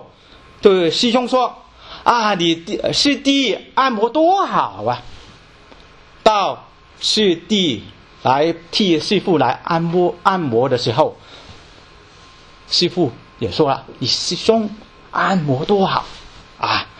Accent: China; 我们是基督徒啊，特别我们是中国人的基督徒

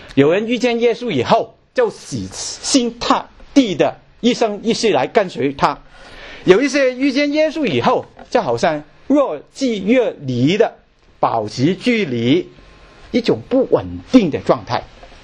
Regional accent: China; 特别我们中国人是很说缘分的，是吗？啊，我们中国人很说缘分的

